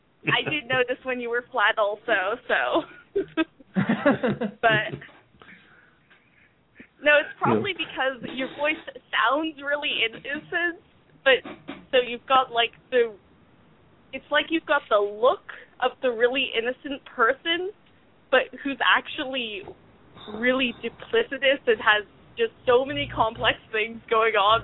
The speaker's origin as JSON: {"language": "English", "town": "Topanga", "region": "California", "country": "United States", "said": "I'm from Topanga."}